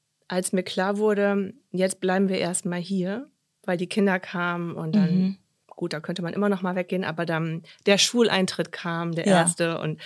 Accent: Lower Saxony, Germany; now in Osnabrück, Germany; Und es war mir eigentlich zu nah an meiner Heimat, im Emsland.

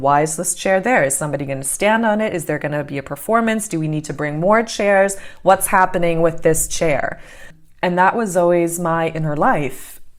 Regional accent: New York, United States; moved away; I knew how to speak English because I grew up in New York, and then living in New York was a problem.

